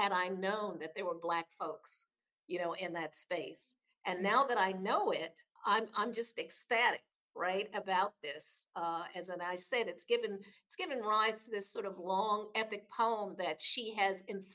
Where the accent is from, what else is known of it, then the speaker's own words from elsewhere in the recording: Chicago, Illinois, United States; And of course, I'm from Chicago as well.